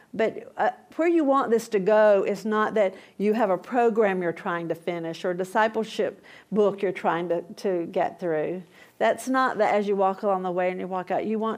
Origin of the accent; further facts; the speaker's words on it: Atlanta, Georgia, United States; I grew up in South Atlanta, good old Southern Baptist school. My daddy was a deacon, but we didn't talk about spiritual things at home.